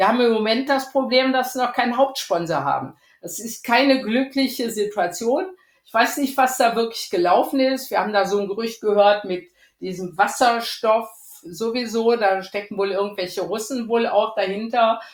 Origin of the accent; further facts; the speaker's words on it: Rhineland, Germany; Ich bin ja aus dem Rheinland